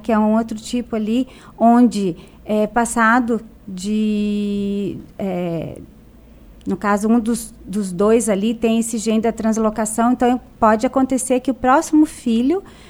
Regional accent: Itararé, São Paulo, Brazil; now in Urussanga, Brazil; Eu sou de Tararé, é interior de São Paulo. Itararé. Mas eu moro aqui há 30 anos.

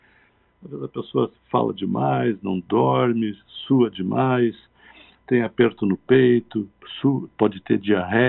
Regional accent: Porto Alegre, Rio Grande do Sul, Brazil; Eu sou aqui de Porto Alegre, sou psiquiatra, psicoterapeuta

